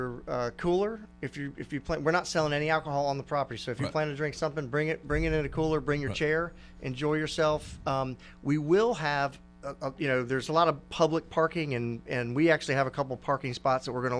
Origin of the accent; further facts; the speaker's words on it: Satellite Beach, Florida, United States; we grew up in Satellite Beach, Florida.